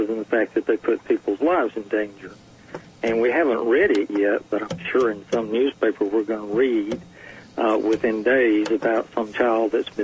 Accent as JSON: {"language": "English", "region": "Alabama", "country": "United States", "tie": "born or raised there", "said": "But I grew up in East Alabama, and many times vacationed over in the Smokies and over in the North Georgia Mountains."}